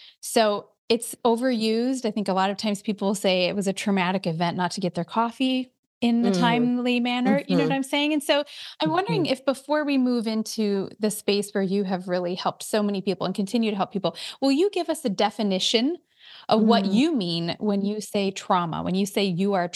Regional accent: Midwest, United States; So I am also a Midwesterner

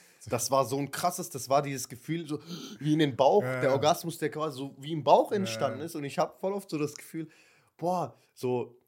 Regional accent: Viernheim, Hesse, Germany; Ja, also auch da, wo ich herkomme, aus Viernheim, gab es eine Familie

